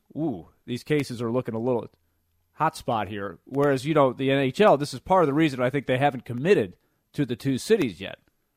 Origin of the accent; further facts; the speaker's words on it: Orlando, Florida, United States; like I'm from Orlando, right, where my hometown is, you know, 30, 40 minutes from Disney World.